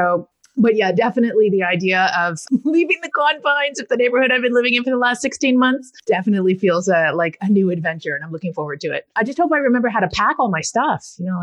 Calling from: Toronto, Ontario, Canada; I hail you today from Toronto, Canada, where I do have a home base.

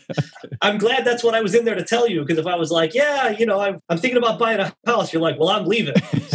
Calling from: Newport Beach, California, United States; I am in beautiful Newport Beach, California.

